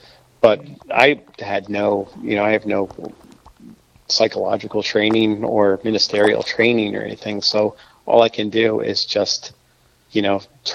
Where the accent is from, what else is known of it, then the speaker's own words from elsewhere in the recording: Pennsylvania, United States; since I grew up in Pennsylvania, my wife Kelly and I had talked about maybe coming back to the East Coast sometime.